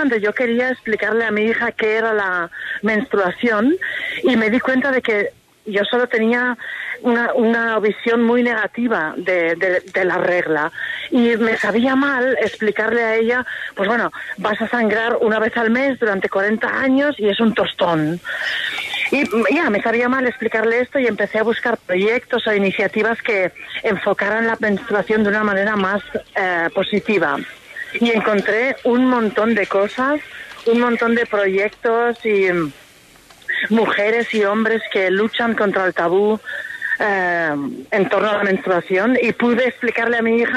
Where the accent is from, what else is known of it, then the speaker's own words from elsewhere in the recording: Lleida, Catalonia, Spain; estoy en mi ciudad natal, en Lleida, en Cataluña, en España